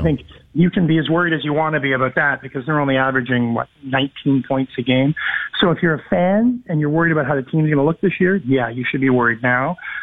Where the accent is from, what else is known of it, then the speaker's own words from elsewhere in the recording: Burlington, Ontario, Canada; Like, I'm from Burlington, and I grew up in the same thing.